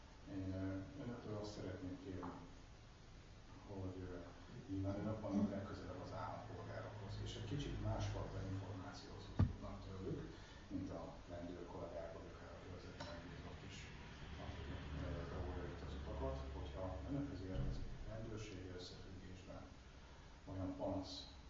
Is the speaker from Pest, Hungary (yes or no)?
yes; Cegléd, Pest, Hungary; Cegléden lakom, mindig is Cegléden laktam, Cegléden születtem.